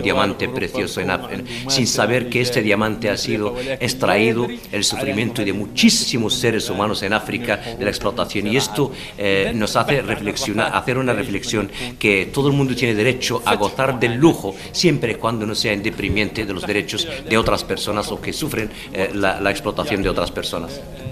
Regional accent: Western Sahara; Nosotros como pueblo saharaui somos los primeros que entendemos

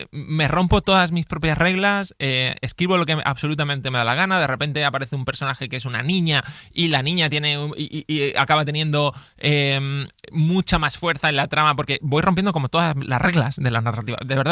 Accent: Mijas, Andalusia, Spain; Yo sigo viviendo en mi ciudad, soy de Fuengirola, Mijas, soy de Fuengirola, Mijas, en realidad más Mijas

